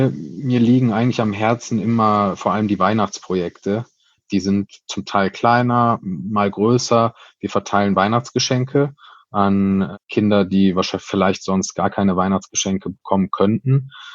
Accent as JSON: {"language": "German", "town": "Cologne", "region": "North Rhine-Westphalia", "country": "Germany", "said": "wir sind ein Kölner Verein, wir sind kölsche Jungs"}